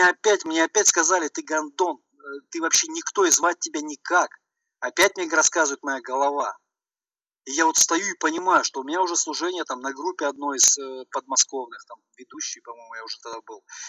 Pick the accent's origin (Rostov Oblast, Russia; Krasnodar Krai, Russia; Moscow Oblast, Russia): Moscow Oblast, Russia; Chekhov; из Чехова, имею набор своих достоинств, имею набор своих недостатков, изъянов.